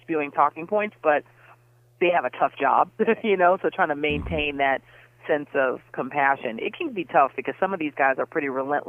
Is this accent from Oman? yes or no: no; Denver, Colorado, United States; moved away; also born or lived in Miami; I grew up in Denver. We had a station, KDKO, that was a lot like your station.